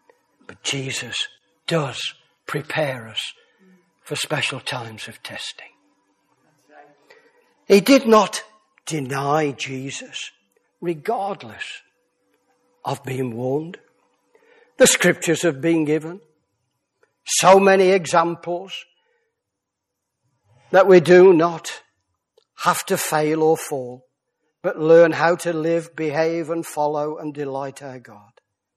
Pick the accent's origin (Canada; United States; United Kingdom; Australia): United Kingdom; Birmingham, West Midlands; You know why I come from Birmingham, Brummagem. Can't hide it, can I?